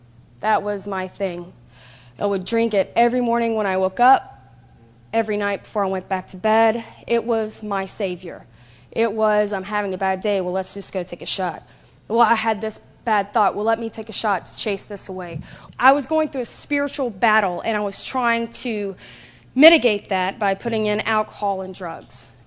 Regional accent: Tennessee, United States; moved away; I'm from Tennessee, by the way.

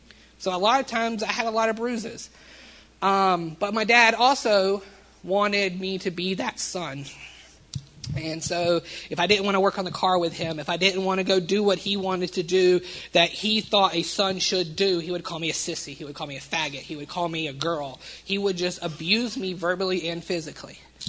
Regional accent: Alabama, United States; I was raised here in the Deep South in Alabama, but I was raised near Mobile, Alabama, about 30 miles outside of it, middle of nowhere. A little rinky-dink town that was falling apart, but it was just your Americana-type town.

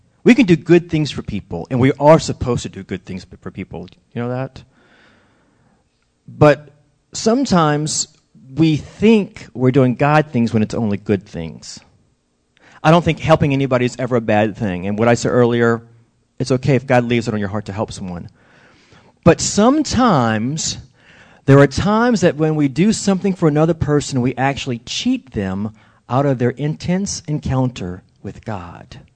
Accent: New Orleans, Louisiana, United States; Growing up in New Orleans, and I'm sure other places, we loved fireworks.

